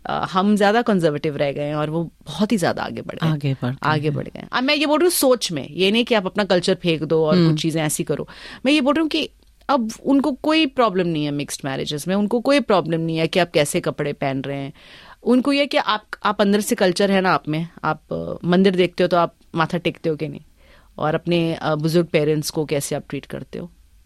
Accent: Singapore; also born or lived in India; although मैं India में पैदा हुई थी और मैं फिर ऑफकोर्स सिंगापुर में मैं I was brought up, but हर साल मेरे पेरेंट्स 3 बार साल में हम इंडिया जाते ही जाते थे

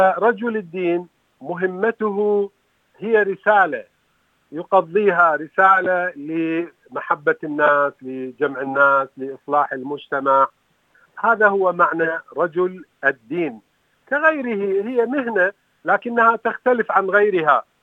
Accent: Basra, Basra Governorate, Iraq; now in Australia; أنا عراقي من جنوب العراق، جئت إلى أستراليا عام 1999. ترعرعت في بيت رجل دين، والدي رجل عالم ديني معروف كبير في الجنوب، في جنوب العراق، في البصرة تحديدا، وعشت في هذه الأجواء.

